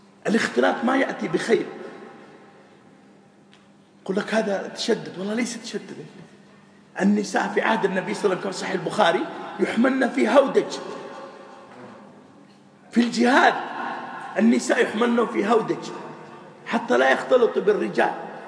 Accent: Saudi Arabia

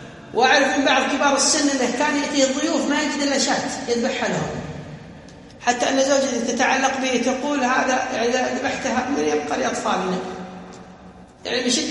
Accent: Kuwait; ذكرها ديكسون اللي كان المعتمد البريطاني عندنا في الكويت

